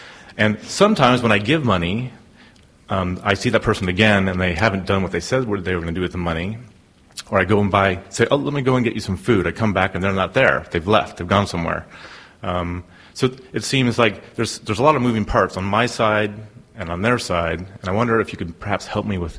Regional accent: Oakland, California, United States; from Oakland.

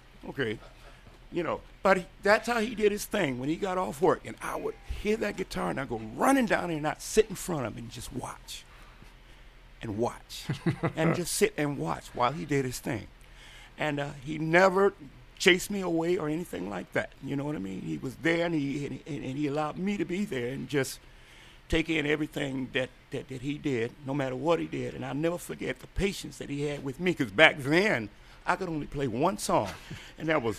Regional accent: Inkster, Michigan, United States; When I was growing up in Inkster, there was a gentleman that lived in the next block.

